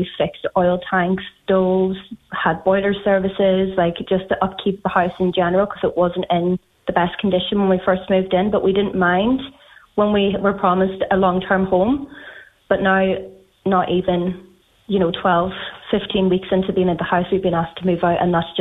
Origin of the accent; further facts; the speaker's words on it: Ulster, Ireland; We moved back up from Westmead. I'm originally from Donegal.